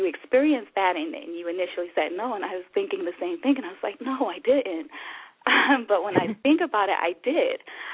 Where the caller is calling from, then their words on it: North Carolina, United States; I'm calling from North Carolina, and I'm a new listener to the remix.